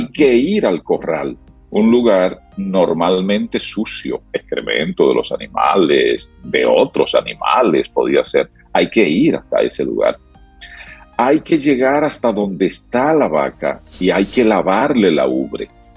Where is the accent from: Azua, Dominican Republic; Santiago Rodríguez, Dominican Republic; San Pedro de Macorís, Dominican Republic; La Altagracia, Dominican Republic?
Santiago Rodríguez, Dominican Republic; Sabaneta; El caso localista es el siguiente, es en mi pueblo, es en Sabaneta, Santiago Rodríguez.